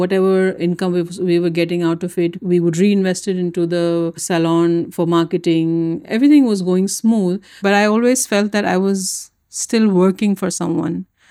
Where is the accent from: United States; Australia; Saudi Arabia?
Saudi Arabia; Jeddah, Makkah Province; moved away as an adult; also born or lived in India; now in Dubai, United Arab Emirates; So I was born and brought up in Saudi Arabia, Jeddah to be specific. I did my schooling there. Then I went to India to do my BBA and my MBA. Then I got married and I moved to Dubai.